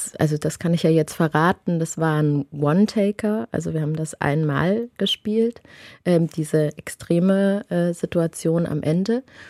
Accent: Thuringia, Germany; weil ich wieder in Thüringen, meiner Heimat, spielen durfte.

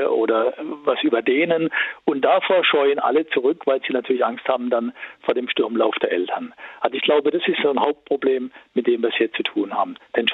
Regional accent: Baden-Württemberg, Germany; da bin ich jetzt auch konkret beteiligt, weil ich komme ja aus Baden-Württemberg.

